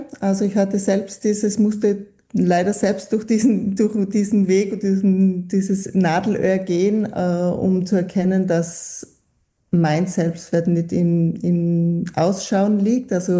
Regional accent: Tyrol, Austria; Ich komme aus Tirol

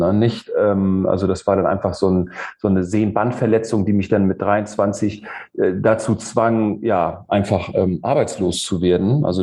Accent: Neumünster, Schleswig-Holstein, Germany; Und dann war in meiner Heimatstadt Neumünster im Norden Deutschlands, das war dann so eine kleine Triathlon-Hochburg

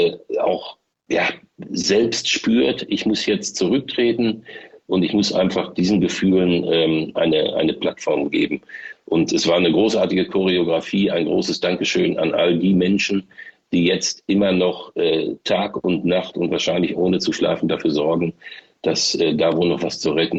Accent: Dortmund, North Rhine-Westphalia, Germany; Ich bin ja auf der Südtribüne groß geworden.

